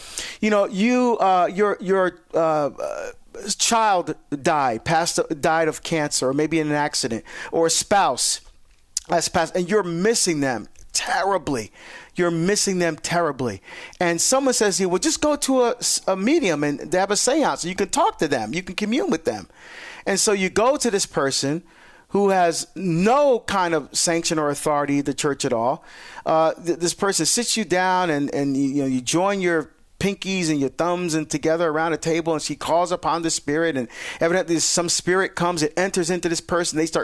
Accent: New Jersey, United States; down the shore, back in my home state of Jersey.

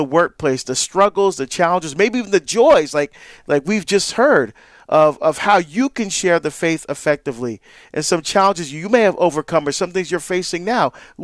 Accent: New Jersey, United States; my home state of New Jersey. In fact, I lived in Orange, New Jersey after my parents divorced. My mom bought a house in Orange, so we moved from Hillside to Orange.

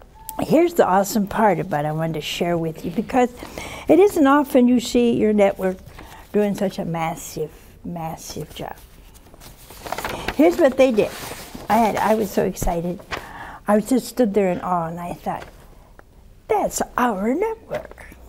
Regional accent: Ohio, United States; born or raised there

